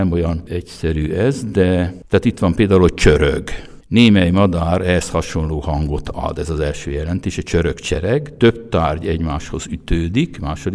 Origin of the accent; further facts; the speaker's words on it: Borsod-Abaúj-Zemplén, Hungary; Csak hogy ahonnan én jöttem Borsodból, ott a furi az negatív jelző, hogy olyan furcsa, vagy idétlen, vagy szó, tehát negatív kicsengés.